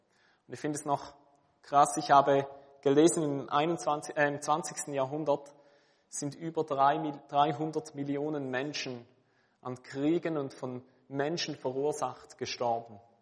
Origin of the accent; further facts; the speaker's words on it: Switzerland; Wir entdecken das auch bei uns in der Schweiz, vielleicht in einer kleineren Form.